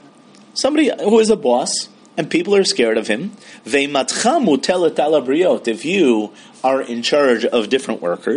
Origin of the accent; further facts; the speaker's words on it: Milwaukee, Wisconsin, United States; I remember when I was growing up in Milwaukee, you couldn't live in Milwaukee without being a Green Bay Packer fan.